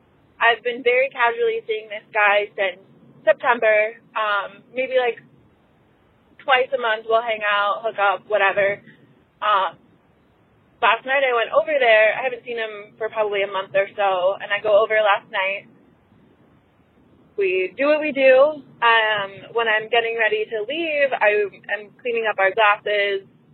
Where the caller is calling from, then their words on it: Chicago, Illinois, United States; I'm 26. I'm calling from Chicago.